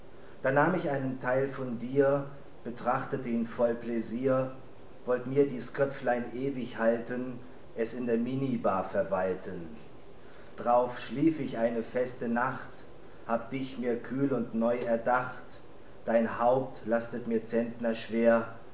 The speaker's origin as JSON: {"language": "German", "town": "Kiel", "region": "Schleswig-Holstein", "country": "Germany", "said": "Also ich komme aus Kiel, deswegen."}